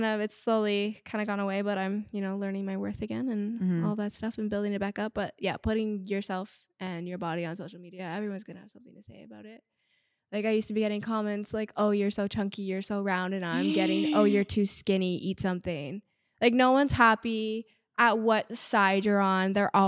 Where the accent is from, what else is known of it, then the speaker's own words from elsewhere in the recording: Canada; we're not making money specifically from TikTok because we're Canadian.